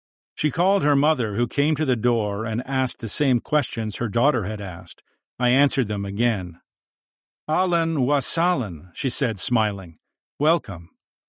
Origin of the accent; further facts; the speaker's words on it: Edmonton, Alberta, Canada; just like I did growing up in Edmonton.